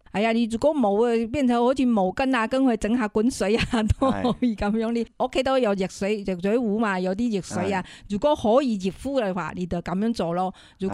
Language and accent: Cantonese; China; 不过有时佢有风嘅，我哋中国人成日都话系咪有风在入边啦？